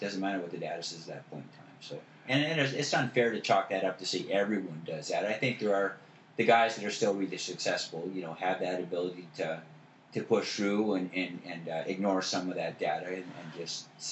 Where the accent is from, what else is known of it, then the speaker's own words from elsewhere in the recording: Ontario, Canada; born there; I was born in Ontario, so...